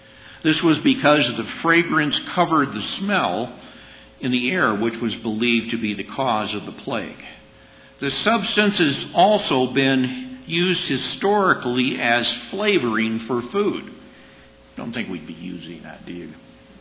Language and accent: English; Minnesota, United States; The farm boy that I am, growing up in Minnesota, I always enjoyed the time that we would go out in the fall and turn that ground over.